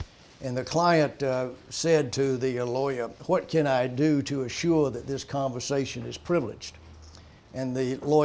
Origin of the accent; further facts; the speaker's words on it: Chester, South Carolina, United States; I grew up in Chester, South Carolina. It was a town of 7,000 when I was born, 7,000 when I left. It's still 7,000.